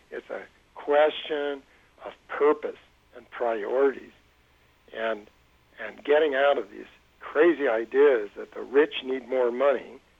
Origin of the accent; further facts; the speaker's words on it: California, United States; When I was young, growing up in California, we had one of the greatest public school systems in the country